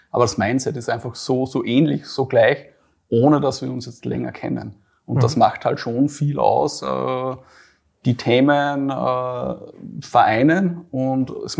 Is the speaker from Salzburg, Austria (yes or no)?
yes; Salzburg, Austria; born there; Ich komme gebürtig aus Salzburg.